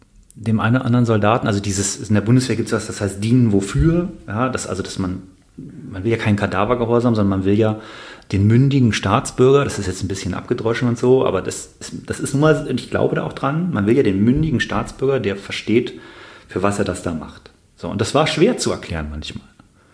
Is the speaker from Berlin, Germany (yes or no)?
no; Bonn, North Rhine-Westphalia, Germany; ich komme aus Bonn